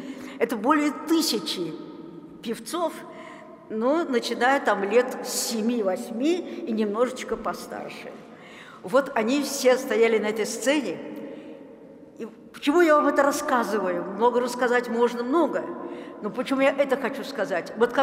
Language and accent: Russian; Moscow, Russia; не только мы, москвичи